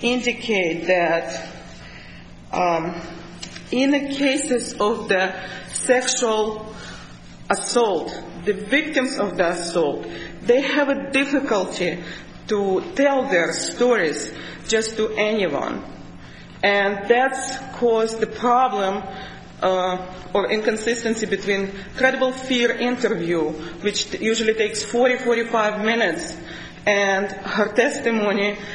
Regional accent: Ukraine; accent: Russian; I am from Russia. Actually, I'm from Ukraine. So I do myself speak several languages

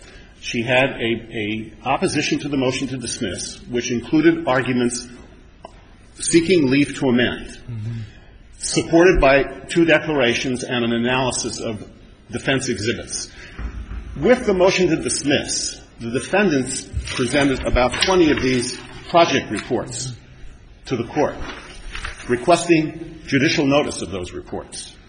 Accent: San Francisco, California, United States; I'm from San Francisco.

